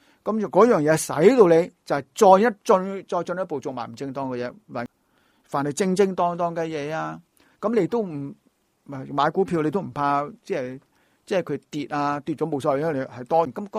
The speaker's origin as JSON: {"language": "Cantonese", "town": "Dongguan", "region": "Guangdong", "country": "China", "said": "我係東莞嘅，我係東莞人嚟嘅。咁啊，東莞係富啦，舊時有四小龍加四小富。"}